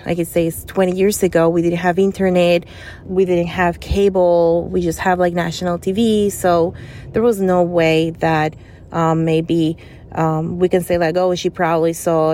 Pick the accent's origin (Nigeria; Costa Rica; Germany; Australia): Costa Rica; now in Long Island, United States; I live in Long Island, New York, but I was born and raised in Costa Rica.